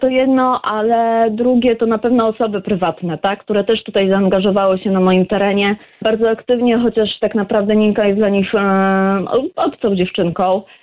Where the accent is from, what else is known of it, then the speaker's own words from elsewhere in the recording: Lublin Voivodeship, Poland; nie jestem z Lublina, tylko z powiatu ryckiego